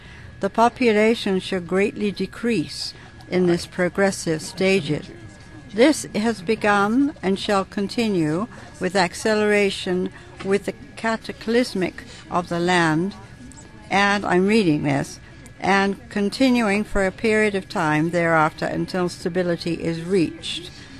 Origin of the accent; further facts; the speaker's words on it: England, United Kingdom; I'm from the United Kingdom, England.